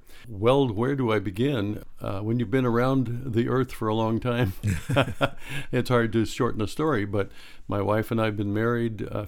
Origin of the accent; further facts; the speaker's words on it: California, United States; moved away; Yes, that's true. We are from California, and although we haven't lived here since 1990, we still consider ourselves Californians. If you ask me where I'm from, that's what I would say.